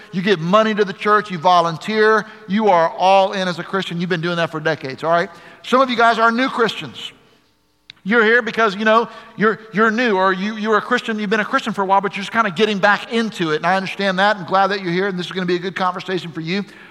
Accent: Florida, United States; I grew up in Florida. My wife grew up in Florida.

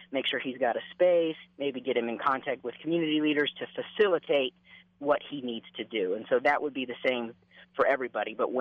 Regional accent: Las Vegas, Nevada, United States; Las Vegas, Nevada.

